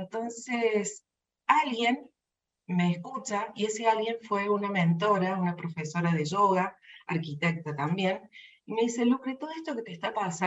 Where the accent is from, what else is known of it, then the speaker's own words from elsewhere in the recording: Córdoba, Argentina; soy de la ciudad de Córdoba, nací en Córdoba, Argentina. Me caracteriza esa esencia italiana, ya que soy segunda generación de italianos en Argentina y segunda generación de polacos en Argentina.